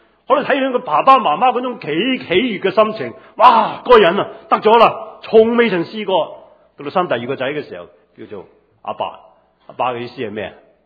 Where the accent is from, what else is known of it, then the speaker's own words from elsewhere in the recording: New Territories, Hong Kong; now in United States; 我是新界长大，很多时候种嘢，去到美国我都去后院那里种菜，所以我不需要买菜